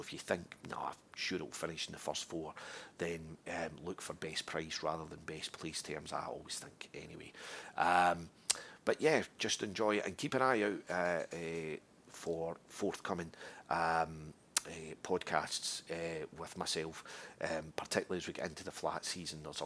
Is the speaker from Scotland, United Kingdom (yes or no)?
yes; Scotland, United Kingdom; And obviously, being Scottish, it would be fantastic to see Lucinda win it again with Corrick Rambler.